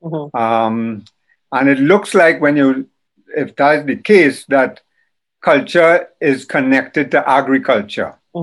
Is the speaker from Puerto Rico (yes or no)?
no; Trinidad & Tobago; I'm a Trinidadian. I'm from Trinidad and Tobago. I'm 68 years old.